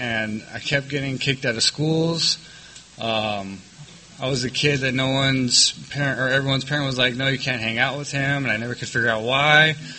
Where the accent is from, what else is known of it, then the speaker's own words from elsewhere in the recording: San Diego, California, United States; I grew up in Linda Vista, Claremont, pretty much any scumbag town in San Diego.